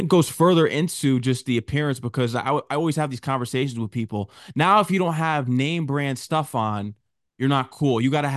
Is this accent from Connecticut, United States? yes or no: yes; Connecticut, United States; No, I'm from Connecticut originally.